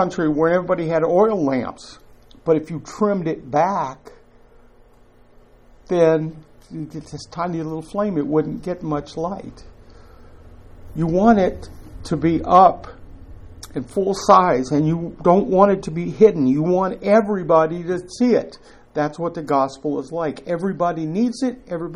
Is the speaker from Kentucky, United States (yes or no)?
yes; Kentucky, United States; growing up in Kentucky, I have seen hams that were packed in salt and then smoked continuously.